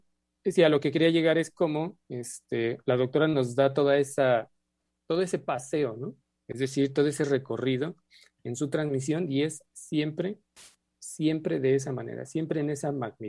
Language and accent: Spanish; Mexico; con lo que somos como mexicanos